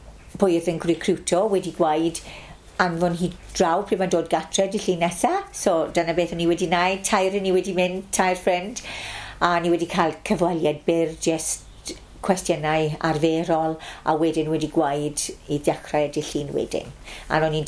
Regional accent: Maesteg, Wales, United Kingdom; Yn wraiddiol, o'n i o'r Faestig.

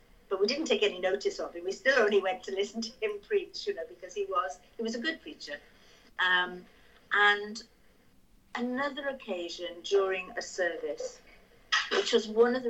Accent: Cardiff, Wales, United Kingdom; born there; I was born in Cardiff, October the 25th, 1952.

